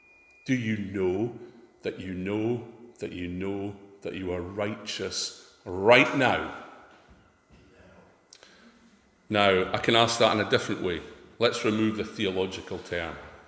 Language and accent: English; Scotland, United Kingdom; You know, I was born Scottish. I don't drink whiskey and eat haggis to be Scottish. I am Scottish.